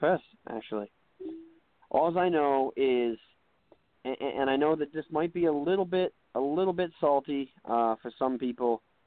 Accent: Albany, New York, United States; And another team that I think might make the playoffs is UAlbany, which is my hometown team, and they're good too.

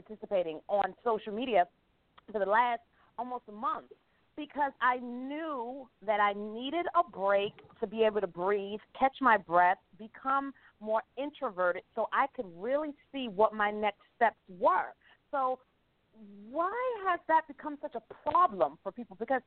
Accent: Brooklyn, New York, United States; Like, I grew up in Brooklyn, New York. Everything fascinated me.

